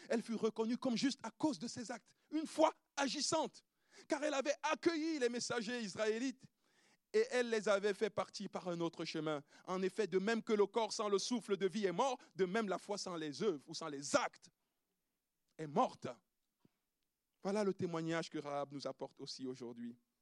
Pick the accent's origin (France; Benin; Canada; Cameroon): Cameroon; Il sait que je viens du Cameroun, etc., et que tu viens de quelque part.